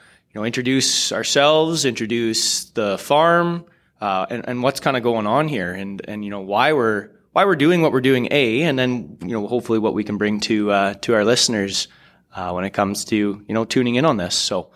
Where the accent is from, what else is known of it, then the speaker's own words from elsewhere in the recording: Kelleher, Saskatchewan, Canada; I grew up in Kelleher, Saskatchewan, small farm there, about 1,000 acres, cattle farm.